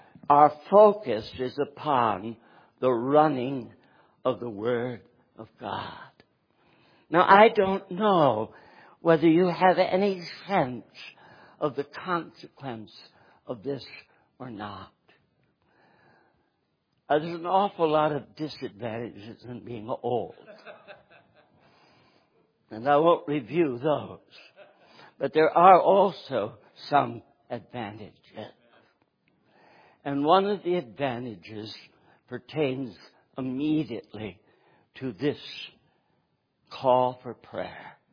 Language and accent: English; Northeast, United States; born there; I was born in the Northeast, was in a Presbyterian church at the time of my call to ministry, at the age of 12